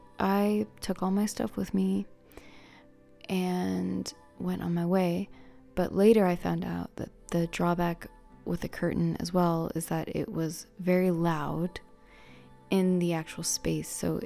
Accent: Florida, United States; Maybe it's because I grew up in Florida, where the seasons don't really change that much.

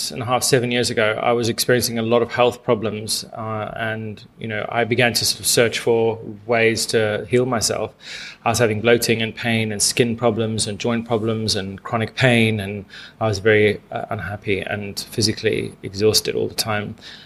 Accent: Manicaland, Zimbabwe; now in England; And grew up on a very small farm in the eastern highlands of Zimbabwe.

